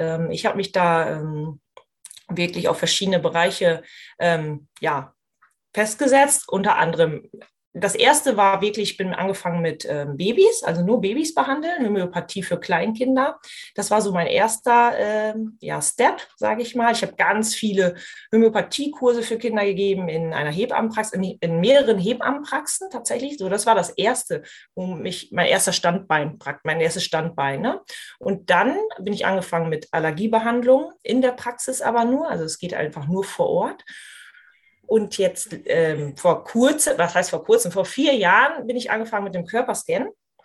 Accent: Lingen, Lower Saxony, Germany; Ich komme aus Lingen, aus dem Emsland. Vielleicht ist das für den einen oder anderen Begriff. Das ist ein bisschen weiter höher in Deutschland.

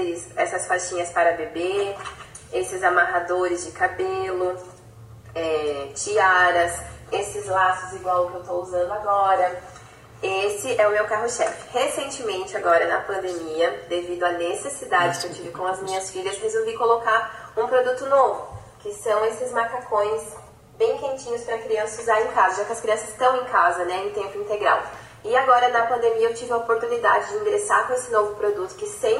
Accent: Itajaí, Santa Catarina, Brazil; sou de Itajaí, Santa Catarina, tenho 32 anos, sou mãe de duas crianças

